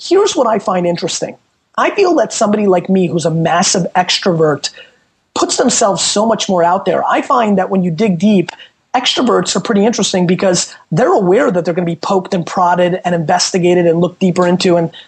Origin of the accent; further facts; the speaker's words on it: Babruysk, Mogilev Region, Belarus; I'm from Babrusk, Russia, right? Where everybody kept their mouth shut. And I grew up in an Eastern European household where my parents value secrets